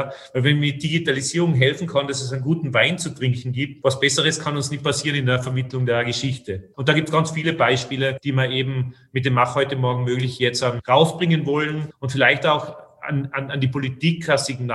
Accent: Austria; sondern ich spreche sozusagen als Österreicher und als Kenner der Branche.

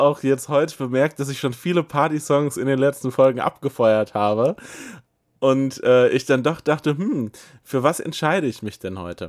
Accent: Herford, North Rhine-Westphalia, Germany; vorher aus Herford, wo ich aufgewachsen bin

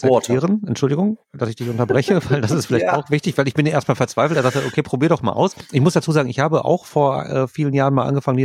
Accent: Germany; Das Problem ist natürlich immer nur, man wird sofort als Deutscher erkannt.

